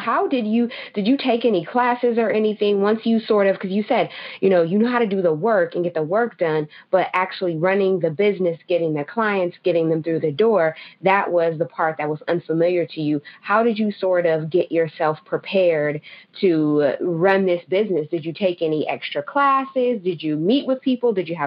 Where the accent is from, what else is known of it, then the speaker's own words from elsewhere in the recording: United States; I know for me growing up in the States, my parents were very big on stability.